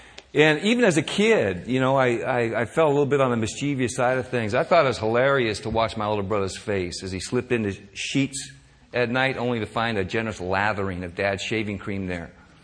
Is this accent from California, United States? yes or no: yes; San Francisco, California, United States; Growing up in San Francisco, Mom and Dad used to tell my older brother and me to stay away from certain areas of the city.